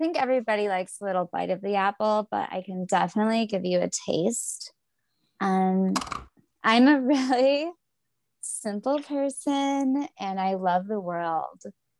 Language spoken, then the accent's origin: English; Indiana, United States; And I mean, I grew up in Indiana for the most part.